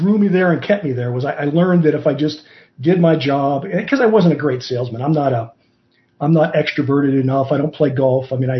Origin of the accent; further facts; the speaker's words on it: Pennsylvania, United States; I grew up in Western Pennsylvania. My grandparents were coal miners and railroaders. So that's kind of the background I grew up in.